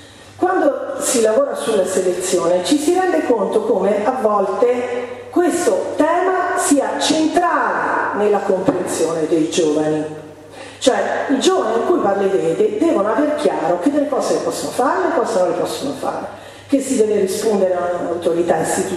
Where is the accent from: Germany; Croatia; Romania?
Croatia; Italian is a second language; io sono croato, non lo conoscevo, poi ho imparato, no?